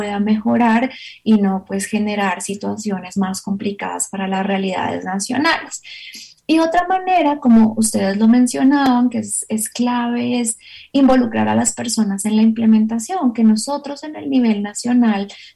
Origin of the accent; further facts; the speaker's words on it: Colombia; si nosotros como colombianos y nosotras como latinoamericanas no impulsamos la implementación, pues este texto no va a llegar a los territorios, a las realidades.